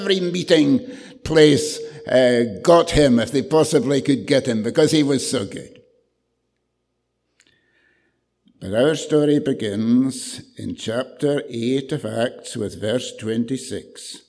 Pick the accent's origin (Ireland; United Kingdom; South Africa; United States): United Kingdom; Scotland; And as a wee boy growing up in Strathmore Valley, I prayed that prayer often.